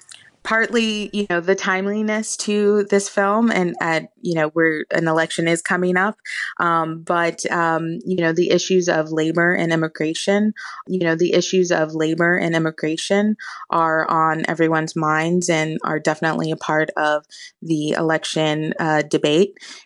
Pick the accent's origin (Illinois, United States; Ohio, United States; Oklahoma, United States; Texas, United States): Texas, United States; Austin; really changing the landscape of my hometown of Austin.